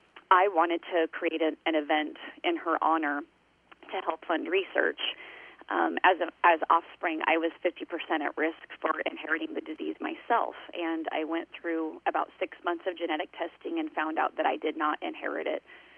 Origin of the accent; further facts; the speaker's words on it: Greenfield, Iowa, United States; we do the 10K and end at a little bar here in my hometown of Greenfield, Iowa.